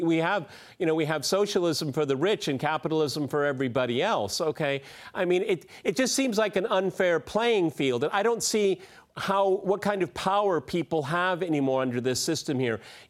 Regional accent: United States; now in Russia; I'm an American, I've been living in Russia a long time, and I used to be an academic historian in the United States.

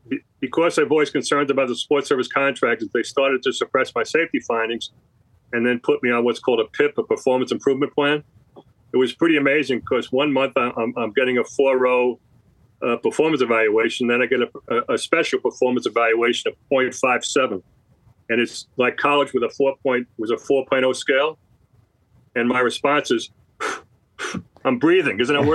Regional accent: Brooklyn, New York, United States; born there; you mentioned I was born in Brooklyn.

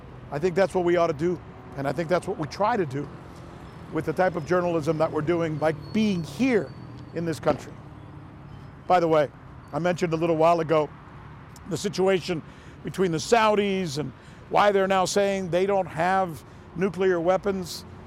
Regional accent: Miami, Florida, United States; And they were so excited that I was from America and that I'm from Miami.

